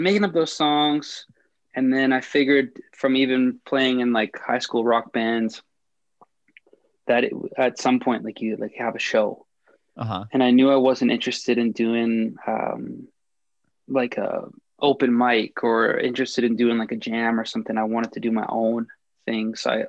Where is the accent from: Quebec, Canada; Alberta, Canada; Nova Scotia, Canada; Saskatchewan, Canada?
Alberta, Canada; Calgary; also born or lived in Ontario; I was born in Ontario, which is towards the east side of the country, and then moved to Calgary, actually, when I was young. And okay. Then I've just grown up here I was gone for a brief stint. I went to Toronto for a bit